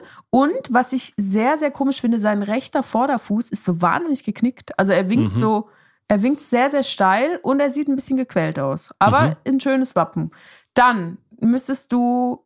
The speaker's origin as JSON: {"language": "German", "country": "Switzerland"}